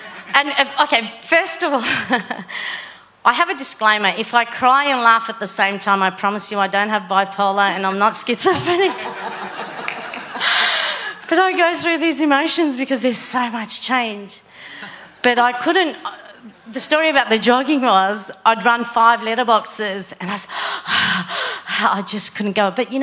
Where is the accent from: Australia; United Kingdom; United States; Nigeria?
Australia; Sydney, New South Wales; I'm from Sydney.